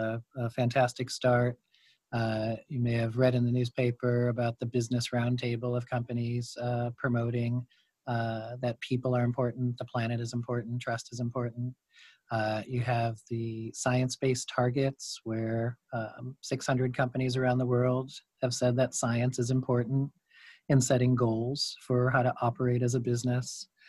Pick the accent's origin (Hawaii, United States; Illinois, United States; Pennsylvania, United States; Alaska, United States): Illinois, United States; Chicago; born there; I was born in Chicago, went to school in Philadelphia, and have been the beneficiary of being able to travel to more than 50 countries around the world.